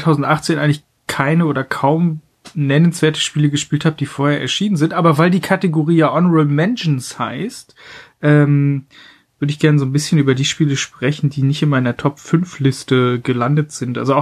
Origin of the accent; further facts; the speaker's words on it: Mecklenburg-Vorpommern, Germany; die ich aus meiner Heimat Mecklenburg-Vorpommern kenne.